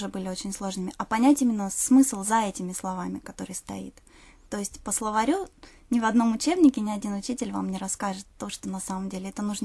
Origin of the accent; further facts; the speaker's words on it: Novosibirsk, Novosibirsk Oblast, Russia; born there; И я родилась в Новосибирске, а Новосибирск — это город-побратим вместе с Саппоро.